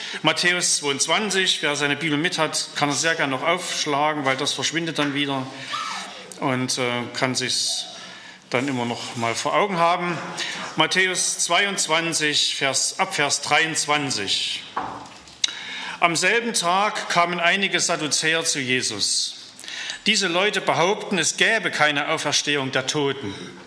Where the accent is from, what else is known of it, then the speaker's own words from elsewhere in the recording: Leipzig, Saxony, Germany; Und das war für uns so als Leipziger, die da aus so einer Gründerzeitwohnung kamen